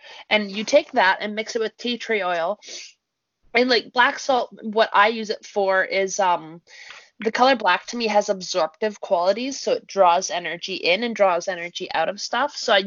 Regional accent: Grand Forks, North Dakota, United States; I have water from a crossroads, which is, like, from my hometown, which is, like, has a big theme around being, like, the Grand Forks

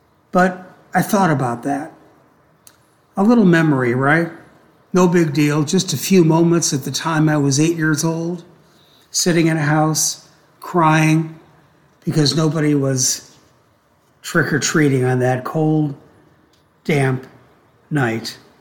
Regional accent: Cleveland, Ohio, United States; I was living in, I'm from Cleveland, Ohio, and I couldn't go trick-or-treating

